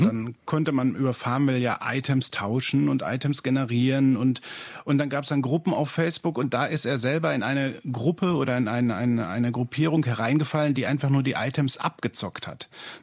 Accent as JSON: {"language": "German", "region": "North Rhine-Westphalia", "country": "Germany", "lives_now": "Vienna, Austria", "said": "ich bin in Ostwestfale und nach Wien dafür extra gezogen, vorletztes Jahr."}